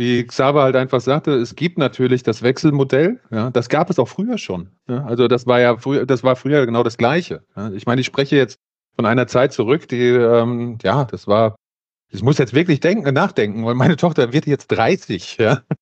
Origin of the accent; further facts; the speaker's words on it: Hesse, Germany; Ich komme hier aus dem Taunus